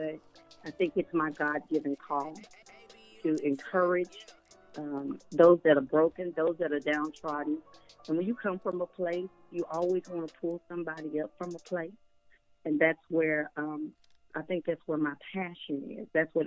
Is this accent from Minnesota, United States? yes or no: no; Houston, Texas, United States; now in Atlanta, United States; I'm originally from Houston, Texas.